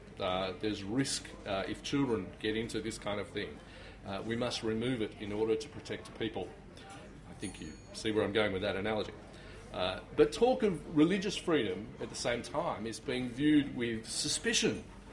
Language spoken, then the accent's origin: English; New South Wales, Australia; Now, I'm from the North Shore, not from the inner West.